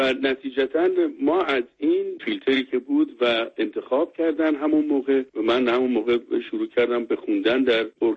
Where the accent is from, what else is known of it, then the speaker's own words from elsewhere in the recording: Iran; moved away; وقتی که از ایران ما بیرون اومدیم